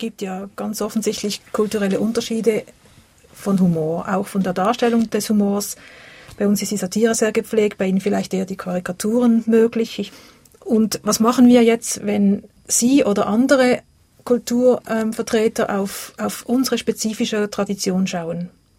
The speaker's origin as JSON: {"language": "German", "town": "Basel", "region": "Basel-Stadt", "country": "Switzerland", "said": "jetzt bin ich fast versucht, was zu sagen. Als Baslerin mache ich jetzt aber nicht."}